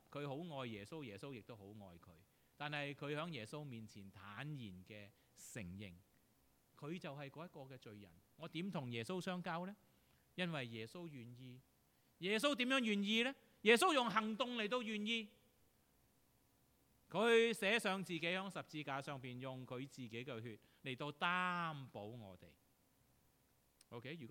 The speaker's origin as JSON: {"language": "Chinese", "region": "Guangdong", "country": "China", "said": "那我们广东人就什么啊？有拖没欠上等人"}